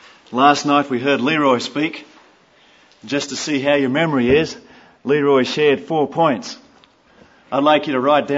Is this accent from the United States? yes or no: no; Australia; I'm from Australia.